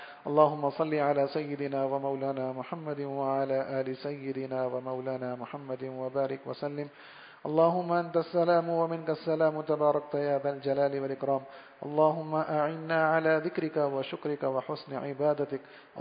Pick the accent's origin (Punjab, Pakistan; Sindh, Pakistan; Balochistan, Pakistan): Sindh, Pakistan; Karachi; جہاں ہم سب بھائیوں بہنوں کی پیدائش ہوئی ماشاء اللہ الحمد للہ، تو ہمارا بچپن پورا ایف سی ایریا میں گزرا.